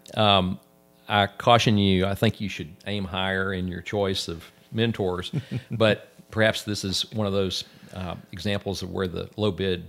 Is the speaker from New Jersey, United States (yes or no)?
no; Houston, Texas, United States; now in Austin, United States; But I am a transplanted Houstonian, now living in Austin. I grew up in Houston.